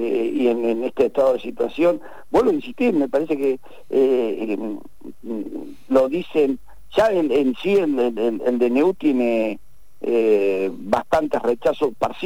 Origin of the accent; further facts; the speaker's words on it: Argentina; yo te lo hablo como argentino